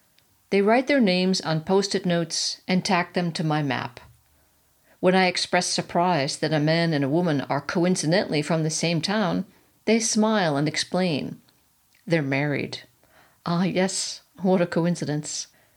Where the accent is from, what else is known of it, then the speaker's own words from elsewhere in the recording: United States; I introduce myself, explaining that I am from America, betting that this word is similar in Ukrainian.